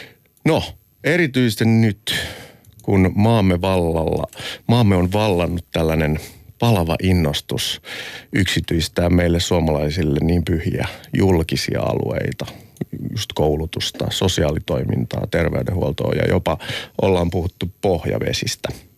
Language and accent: Finnish; Hyvinkää, Uusimaa, Finland; kyllähän me pienenä poikina yritettiin Hyvinkäälläkin, kun ramppia haluttiin rakentaa